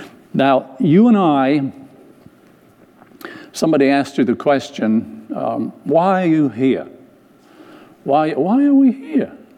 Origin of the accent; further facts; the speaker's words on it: England, United Kingdom; I come from England. I'm supposed to be good at English.